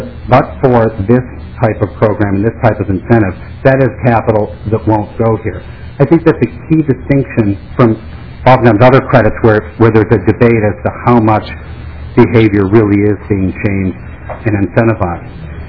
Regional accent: St. Louis Park, Minnesota, United States; I'm actually born and raised in St. Louis Park

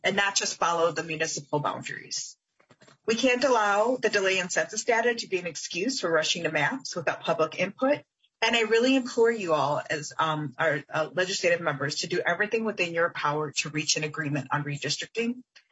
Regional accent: Saint Paul, Minnesota, United States; I grew up in St. Paul as part of the secondary migration of Hmong families, who came to be with family from the original U.S. cities we were resettled in.

